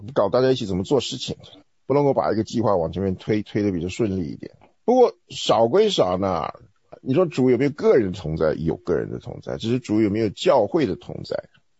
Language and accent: Chinese; Taiwan; now in North America; 那这个东西对我们从台湾来的，也许。没有这么强